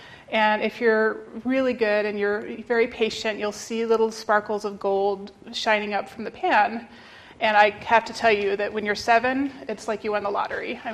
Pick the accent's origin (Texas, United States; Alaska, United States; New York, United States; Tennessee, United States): Alaska, United States; I was thinking about growing up in Alaska, as I did.